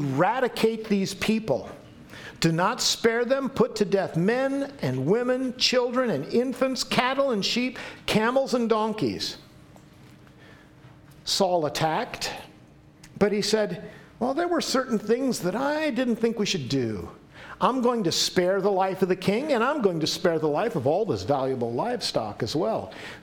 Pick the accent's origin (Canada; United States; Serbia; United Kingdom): Serbia; I said, you know what? I'm Serbian.